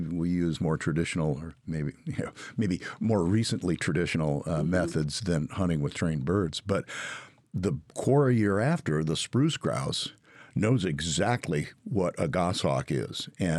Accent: Minnesota, United States; I grew up in Minnesota.

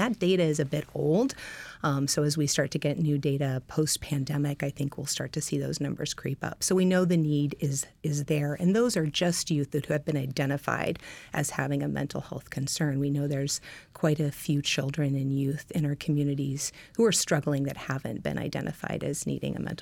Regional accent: Anchorage, Alaska, United States; And I'm from 3 miles down the road. So I grew up in Anchorage, Alaska, got my master's degree here at Alaska Pacific University right down the road.

